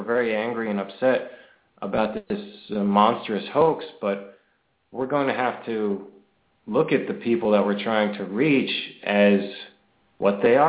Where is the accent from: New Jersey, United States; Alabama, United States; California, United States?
New Jersey, United States; I grew up in New Jersey.